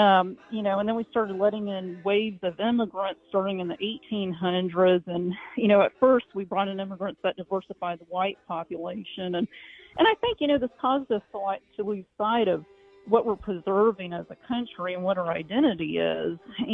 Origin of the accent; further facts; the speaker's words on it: Alabama, United States; They said, tell them you're from Alabama. And I said, Alabama.